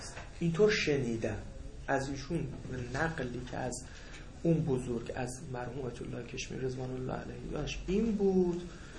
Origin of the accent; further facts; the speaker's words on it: Khuzestan, Iran; تو فضایی که ما بزرگ شدیم تو خوزستان و فضای بچه های جبهه جنگ